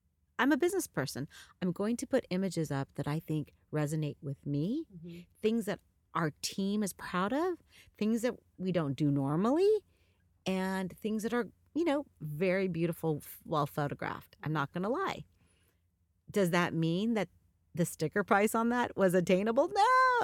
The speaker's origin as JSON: {"language": "English", "region": "California", "country": "United States", "said": "I'm from the Bay Area, so I speak mostly to Bay Area."}